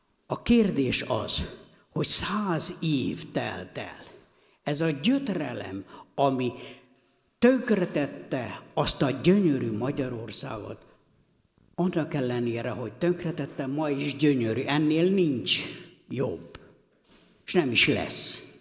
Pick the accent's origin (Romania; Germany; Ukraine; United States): Romania; Western Moldavia; now in Hungary; Én a Csángóföldről jöttem, ott éltem, a magyar történelmet autodidokta módon tanultam meg 90 óta, amikor itt ragadtam végleg